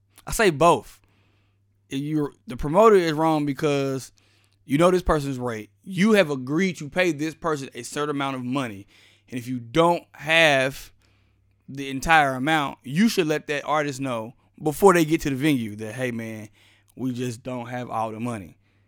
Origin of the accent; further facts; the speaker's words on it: Austin, Texas, United States; My co-hosts Confucius Jones and myself are both born and raised in Austin, Texas